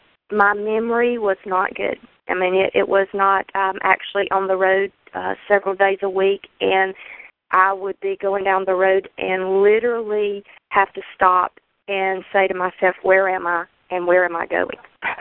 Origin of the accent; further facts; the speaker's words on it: Alabama, United States; I'm from Alabama.